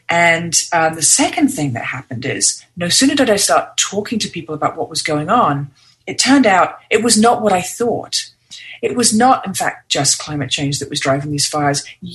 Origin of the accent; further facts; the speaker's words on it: London, United Kingdom; moved away as an adult; also born or lived in New York City; I'm originally from the UK. I grew up in London, England. And then I had moved to New York City.